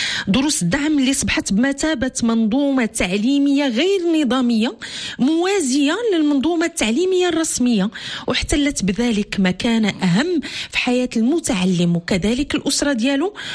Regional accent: Morocco; فكنعرفوا بأن التسممات الغذائية كتجي في المرتبة الثالثة هنا عندنا في المغرب

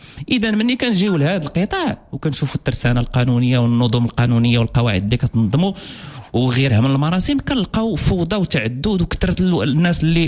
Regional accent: Morocco; أنا كمستهلكين مغاربة

